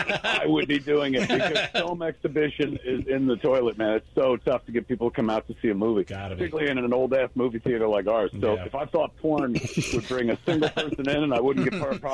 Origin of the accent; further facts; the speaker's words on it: New Jersey, United States; Now I own a movie theater called Smodcastle Cinema in New Jersey, in my hometown.